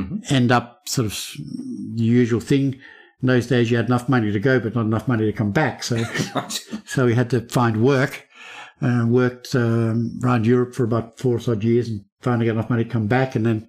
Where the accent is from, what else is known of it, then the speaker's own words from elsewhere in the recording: Melbourne, Victoria, Australia; I grew up in Melbourne, so Melbourne was the choice